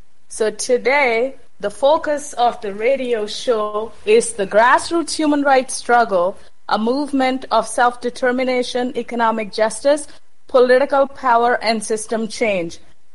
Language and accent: English; Jackson, Mississippi, United States; I am from Jackson, Mississippi.